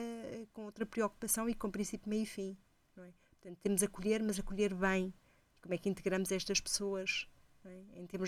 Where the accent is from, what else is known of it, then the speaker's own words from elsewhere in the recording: Portugal; obviamente agora enquanto portuguesa, não é, fico muito mais entusiasmada e contente